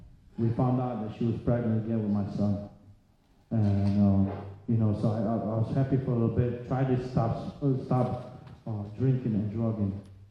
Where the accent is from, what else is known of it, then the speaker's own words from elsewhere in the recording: United States; now in Poland; I went to my first Polish AA meeting and I say, well, that's not it. This is not it. I'm from America.